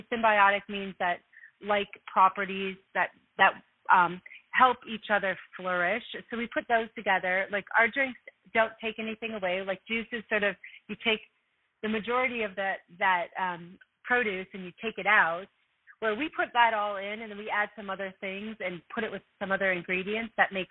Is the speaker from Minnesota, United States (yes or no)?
yes; Minnesota, United States; I was from Minnesota, and, like, people ate burgers or meat and potatoes